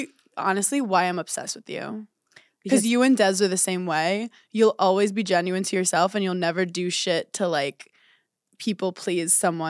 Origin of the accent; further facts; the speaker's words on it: New York, United States; It's because I'm a New Yorker